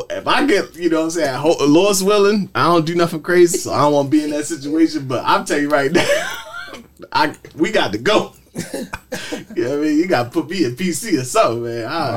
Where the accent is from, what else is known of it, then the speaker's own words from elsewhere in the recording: Baltimore, Maryland, United States; Baltimore, growing up in Baltimore, I mean, it's like, you know, a bunch of tribes, different area.